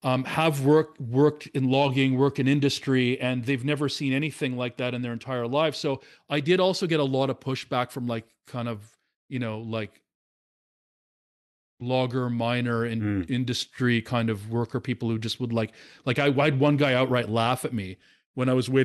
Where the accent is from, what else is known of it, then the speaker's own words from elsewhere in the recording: Toronto, Ontario, Canada; So, or maybe because I was from Toronto or something, I don't know.